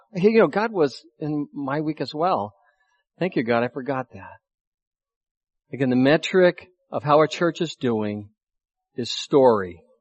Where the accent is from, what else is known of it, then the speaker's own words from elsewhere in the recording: Boulder, Colorado, United States; also born or lived in Spokane, Washington / Massachusetts; So I was born in Spokane, Washington, where my mom was from. And then we moved right next door, I shared earlier, to Massachusetts. Okay, and I went to kindergarten in Massachusetts. And then, I think I got the order wrong last time, but then we moved to Boulder, Colorado.